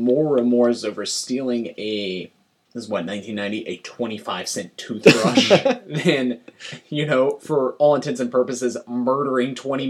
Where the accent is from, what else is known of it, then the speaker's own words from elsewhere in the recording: North Carolina, United States; Dude, I grew up in North Carolina. Hell yes, I have.